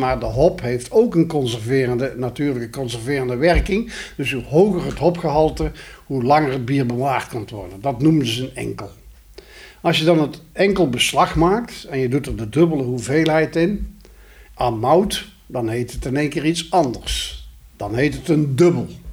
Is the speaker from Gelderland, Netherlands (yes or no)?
no; North Brabant, Netherlands; Ik als Brabander had er nog nooit van gehoord.